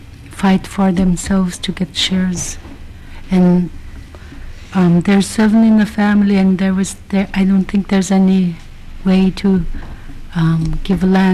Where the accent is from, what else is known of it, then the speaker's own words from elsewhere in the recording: Hooper Bay, Alaska, United States; I'm from Hooper Bay.